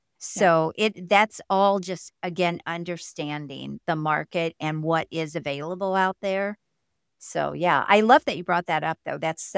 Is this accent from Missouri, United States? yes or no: yes; Missouri, United States; I'm a Missouri girl, so yeah.